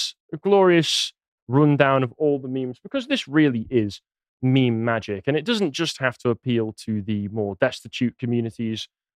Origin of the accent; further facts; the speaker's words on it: England, United Kingdom; I don't know what this means. I'm English.